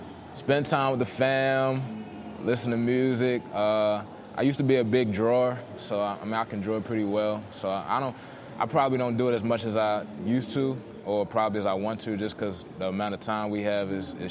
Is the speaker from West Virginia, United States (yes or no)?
no; Baltimore, Maryland, United States; I'm from Baltimore, Maryland. Play cornerback.